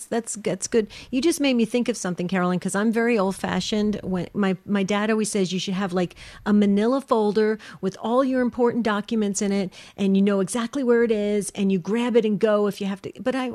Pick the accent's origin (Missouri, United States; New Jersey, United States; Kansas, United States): New Jersey, United States; West Caldwell; Oh, wow. I'm from West Caldwell.